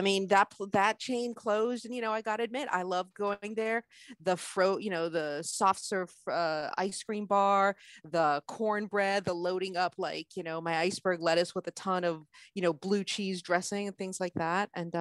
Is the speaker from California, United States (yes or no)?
yes; California, United States; I grew up in Northern California.